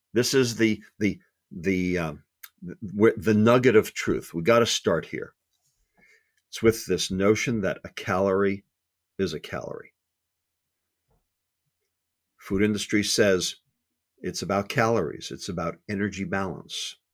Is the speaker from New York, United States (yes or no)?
yes; Brooklyn, New York, United States; I'm from New York. I'm from Brooklyn. So I use a lot of, shall we say, colorful language.